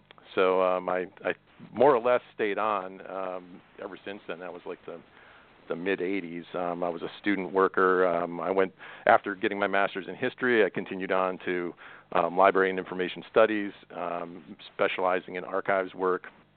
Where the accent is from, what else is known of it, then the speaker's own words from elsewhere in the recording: Green Bay, Wisconsin, United States; I was born and raised in the Green Bay area of Wisconsin, actually just a couple of blocks from Lambeau Field.